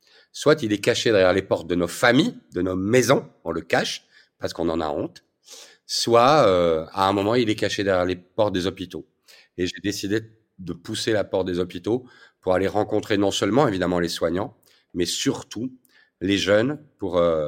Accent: Belgium; Moi, je suis belge

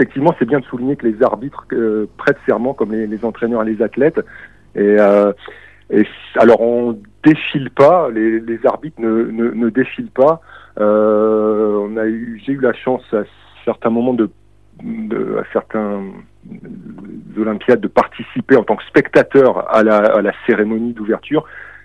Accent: France; c'est pas parce que je suis français que c'était joué d'avance.

